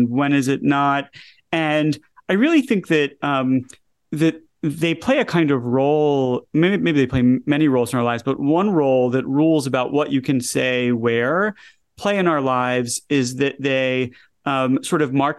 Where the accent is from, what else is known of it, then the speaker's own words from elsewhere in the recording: Atlanta, Georgia, United States; You know, I grew up in Atlanta and I am, you know, fiercely devoted to the team and love baseball.